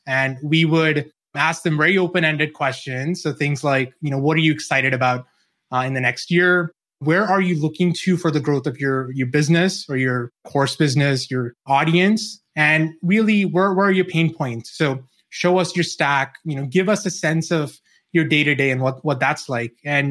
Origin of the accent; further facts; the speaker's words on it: New Zealand; moved away as an adult; now in United States; Yeah, so I grew up in New Zealand. I've lost the accent now. I moved over to the States when I was 22.